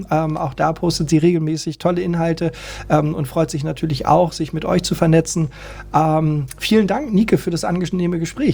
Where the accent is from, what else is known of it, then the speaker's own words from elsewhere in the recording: Hamburg, Germany; Freunde, mal ernsthaft, wir sind Hamburger.